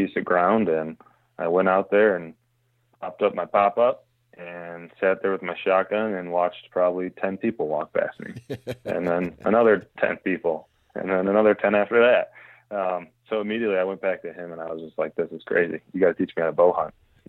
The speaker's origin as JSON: {"language": "English", "region": "Michigan", "country": "United States", "tie": "born or raised there", "said": "Same town. I've been here my whole life."}